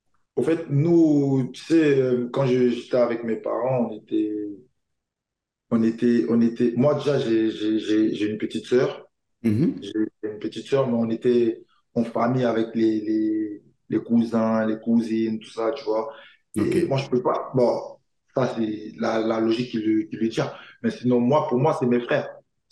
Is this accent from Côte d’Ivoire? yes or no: yes; Issia, Sassandra-Marahoué, Côte d’Ivoire; je suis né à Issia, ouais, je suis originaire d'Issia et voilà.